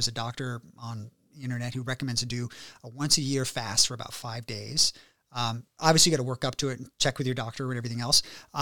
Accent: Warrenton, Virginia, United States; No, you know, so I grew up in Warrenton, Virginia. I don't know if anybody knows where that is.

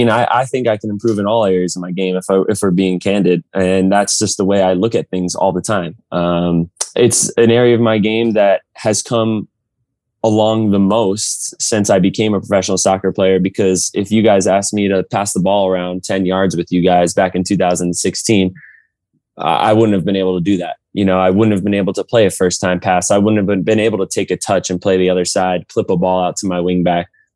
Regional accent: New Jersey, United States; I was from North Jersey, Yankees. I was a big Devils hockey guy, like the Nets, you know

